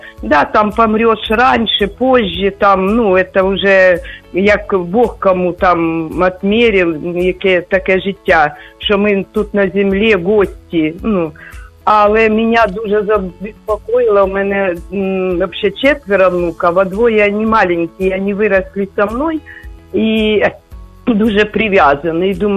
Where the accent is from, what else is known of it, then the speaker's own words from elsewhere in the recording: Kyiv, Ukraine; я з Києва.